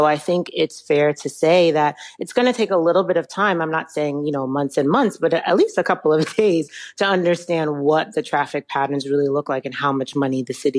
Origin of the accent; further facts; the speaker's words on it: New York, United States; But also I'm a New Yorker, I'm born and raised, and so I'm not really afraid of conflict.